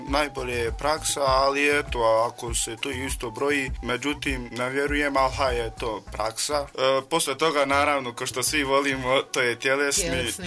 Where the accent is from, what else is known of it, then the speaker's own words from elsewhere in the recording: Gračanica, Tuzla Canton, Bosnia & Herzegovina; Da, ja sam iz Gračanice. Prvo sam bio... Išao u